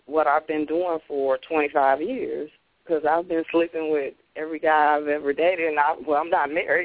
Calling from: Detroit, Michigan, United States; I'm calling from Detroit.

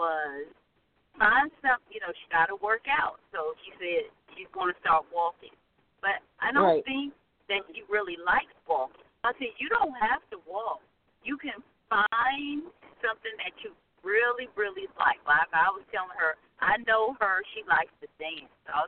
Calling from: North Carolina, United States; from North Carolina.

